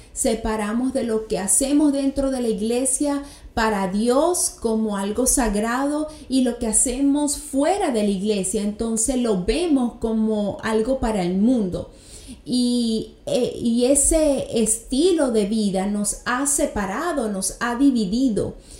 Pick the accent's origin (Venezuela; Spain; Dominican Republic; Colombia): Venezuela; yo tenía ya varios años trabajando en mi país, Venezuela